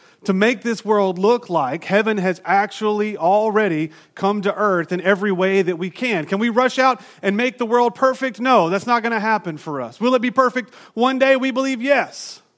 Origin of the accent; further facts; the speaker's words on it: Toccoa, Georgia, United States; When I was growing up in Toccoa, Georgia, in Northeast Georgia, there was this college